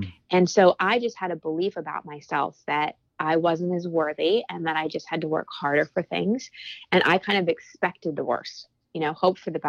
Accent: Texas, United States; I took a year of Texas history growing up in Texas.

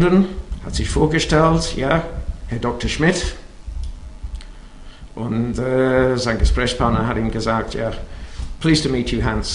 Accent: England, United Kingdom; German is a second language; now in Germany; Ich bin Engländer, ja.

